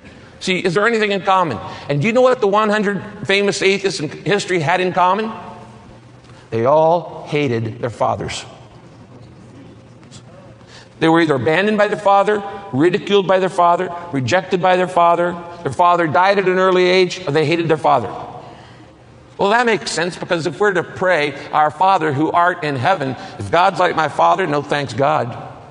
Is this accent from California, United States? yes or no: yes; Redwood Valley, California, United States; also born or lived in San Francisco Bay Area; I grew up in the Bay Area and then later on up in Northern California in the Redwoods, in a little town called Redwood Valley.